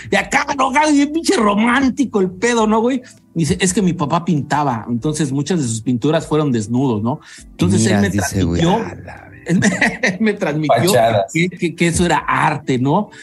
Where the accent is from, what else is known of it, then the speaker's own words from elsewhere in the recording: Mexico; O sea, y más como mexicanos, o sea, pues no la chingamos, ¿no?